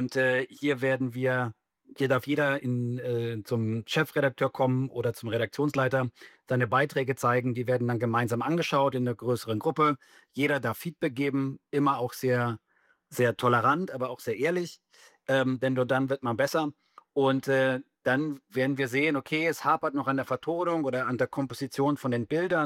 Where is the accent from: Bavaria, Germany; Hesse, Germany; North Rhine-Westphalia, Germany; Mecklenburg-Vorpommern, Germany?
Bavaria, Germany; Ich komme ja auch aus Bayern, auch wenn man es jetzt nicht unbedingt hört. Aber ja, klar, so manche Ausdrücke, Tonfarben, die bleiben einfach.